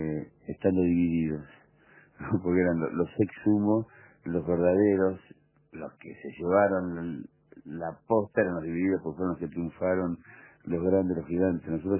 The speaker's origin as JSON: {"language": "Spanish", "region": "Buenos Aires", "country": "Argentina", "moved": "yes", "lives_now": "Córdoba, Argentina", "said": "soy porteño de la Hegel."}